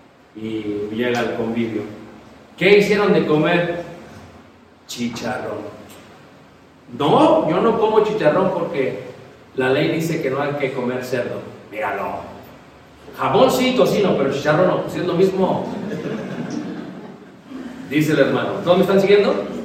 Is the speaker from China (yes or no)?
yes; China; Spanish is a second language; now in Mexico City, Mexico; Digo, no, yo soy de China, yo no quiero.